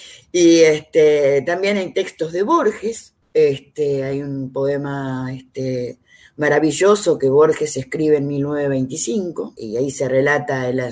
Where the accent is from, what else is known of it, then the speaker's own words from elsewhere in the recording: Santa Rosa, La Pampa, Argentina; yo me crié en una ciudad en Santa Rosa, en la provincia de La Pampa, donde no había televisión ni radios, solo había Radio Nacional.